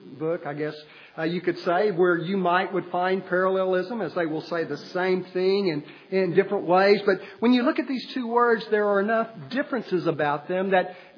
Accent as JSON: {"language": "English", "town": "Orange", "region": "Texas", "country": "United States", "tie": "born or raised there", "said": "Back when I was a wee lad growing up in Orange, Texas, back in the 1960s, no one ever heard of road rage."}